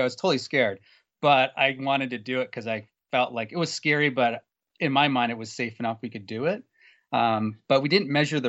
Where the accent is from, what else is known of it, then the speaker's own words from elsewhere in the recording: Guelph, Ontario, Canada; Sorry, I grew up in Guelph, which is probably about 20 minutes south of Elora.